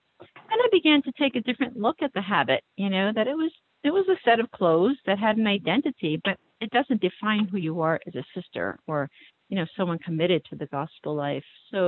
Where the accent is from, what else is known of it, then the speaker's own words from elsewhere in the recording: New Jersey, United States; because I came from Cradle Catholic New Jersey, where I was like, what?